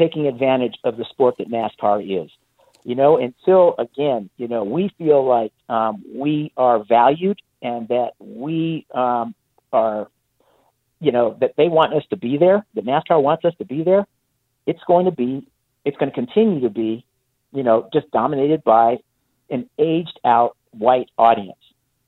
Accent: California, United States; But it absolutely made me uncomfortable because here I am growing up in Northern California in the Bay Area.

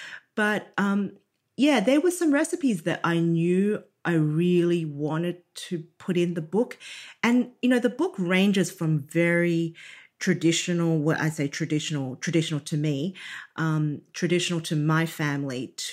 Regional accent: Australia; what was unique to me as a Chinese girl growing up in Australia, having been exposed to a lot of, you know, Western style food also.

